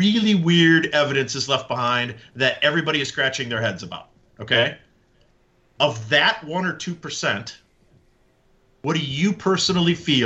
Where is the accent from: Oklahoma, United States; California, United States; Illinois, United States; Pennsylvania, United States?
Illinois, United States; Chicago; And growing up in the Chicagoland area and all the farm fields in Indiana